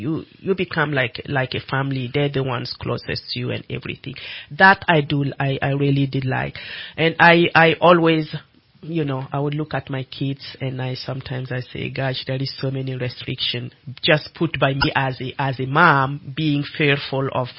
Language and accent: English; Burkina Faso; English is a second language; now in Reading, United Kingdom; I'm originally from Burkina Faso, Uganda.